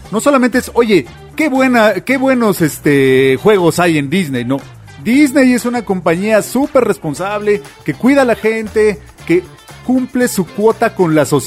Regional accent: Mexico; nosotros llegamos como mexicanos, con la cultura mexicana de producción

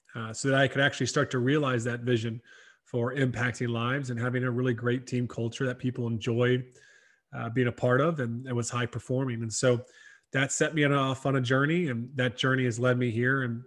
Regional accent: South Carolina, United States; But yeah, I grew up in South Carolina, not too far from you, you know

